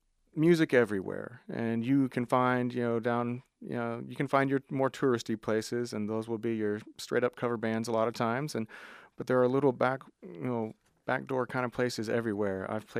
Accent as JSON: {"language": "English", "region": "Texas", "country": "United States", "tie": "born or raised there", "said": "Born and raised in Texas. I spent the majority of my life in the Dallas area."}